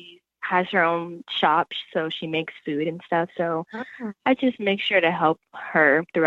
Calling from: Alabama, United States

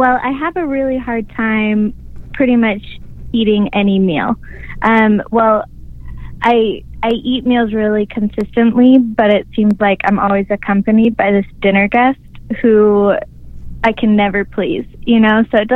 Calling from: New York, United States; I am calling from New York.

